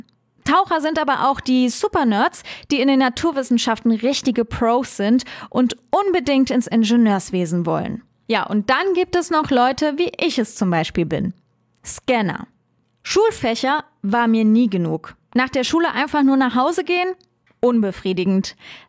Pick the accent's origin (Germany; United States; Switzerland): Germany; Trier, Rhineland-Palatinate; habe meine Heimatstadt Trier so geliebt